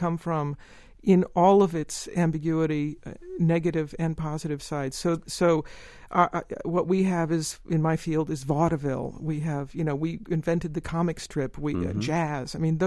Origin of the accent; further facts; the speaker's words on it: United States; Actually, it came because as a young artist, I was ashamed of being American.